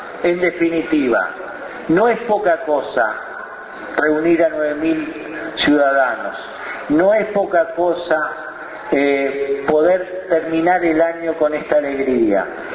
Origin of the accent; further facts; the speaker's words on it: Uruguay; no solamente a nosotros como uruguayos, como ciudadanos